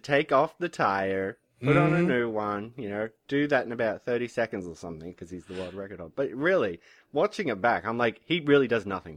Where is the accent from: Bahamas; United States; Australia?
Australia; 'Cause I grew up in Australia, but both of my parents are British. And then, of course, I've spent a lot of time around American people watching American films. So I've kind of got this weird muddled accent myself.